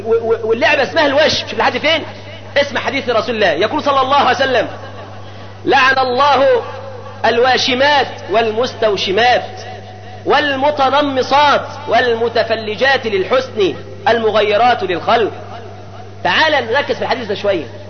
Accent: Zagazig, Sharqia Governorate, Egypt; جابوها عندنا في الزقازيق هنا الكوافير

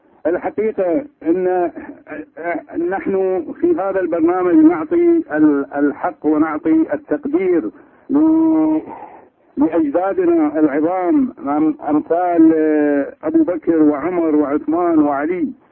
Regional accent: Iraq; أنا الحقيقة أنا عراقي

